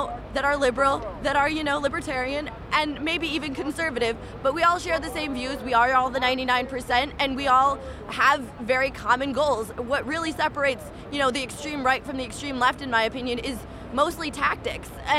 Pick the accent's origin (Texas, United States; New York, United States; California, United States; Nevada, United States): New York, United States; As I said, I'm from Western New York.